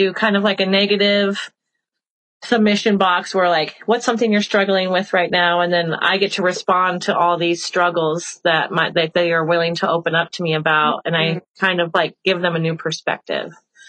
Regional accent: Huntington, Indiana, United States; that was the person I was afraid to be in my hometown because I lived in a small community in northeastern Indiana.

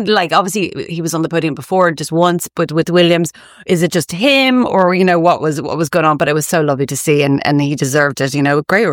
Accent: Ireland; now in Berlin, Germany; Yeah, so I'm currently in Berlin. I'm Irish, but I moved to Berlin a few years ago, but I kind of go back and forth between Ireland and Berlin.

